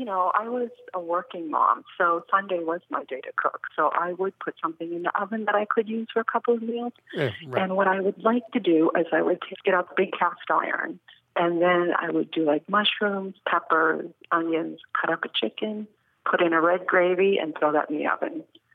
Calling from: Vero Beach, Florida, United States; I'm calling from Vero Beach in Florida.

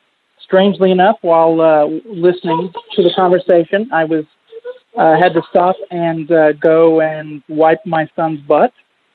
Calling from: Oklahoma City, Oklahoma, United States; from Oklahoma City.

